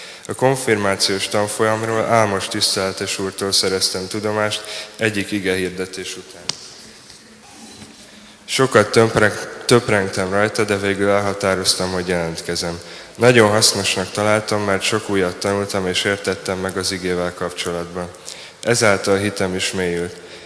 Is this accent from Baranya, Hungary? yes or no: no; Budapest, Hungary; born there; Budapesten születtem 85. február 16-án. Szüleim római katolikusnak kereszteltek, de nem gyakorolták a vallást. 95-ben költöztünk Békásmegyerre édesanyámmal, szüleim válását követően.